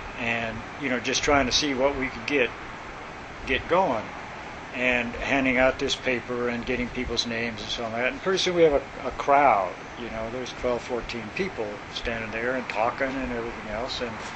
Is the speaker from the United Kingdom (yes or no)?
no; West Coast, United States; and we come from the West Coast, which was pretty heavy anti-war stuff going on.